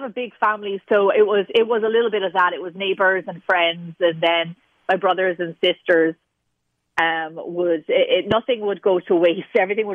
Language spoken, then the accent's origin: English; Ireland; I worked in Australia, but I'm actually Irish.